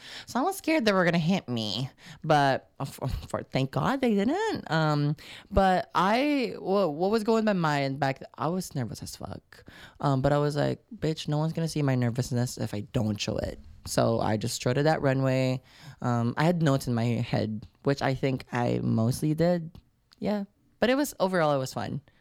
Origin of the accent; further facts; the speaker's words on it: Philippines; moved away as an adult; now in New Zealand; So I grew up in the Philippines again, and then I moved to New Zealand when I was 18. So, and then I also moved during COVID